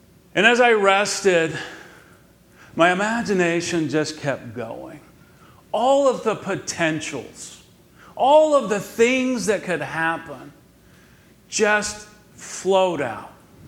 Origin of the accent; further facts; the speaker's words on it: Colleyville, Texas, United States; I grew up in Colleyville when Colleyville was still country and not a suburb